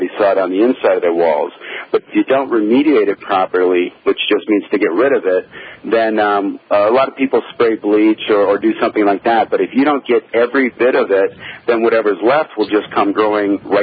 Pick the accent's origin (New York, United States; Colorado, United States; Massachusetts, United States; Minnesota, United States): Minnesota, United States; also born or lived in New Orleans / Switzerland; Actually, I was born in New Orleans in '63, but my father was in the military, so we moved around a lot. We lived in Switzerland for a while and around the U.S. and kind of a typical military family. Actually grew up in Minnesota